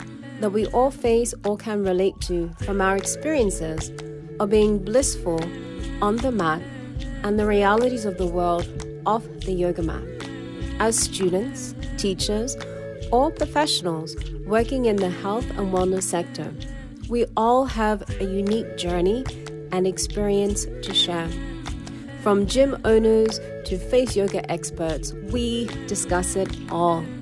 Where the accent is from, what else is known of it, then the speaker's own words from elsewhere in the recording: Australia; growing up in Australia, religion was like very much implemented on us from a very young age.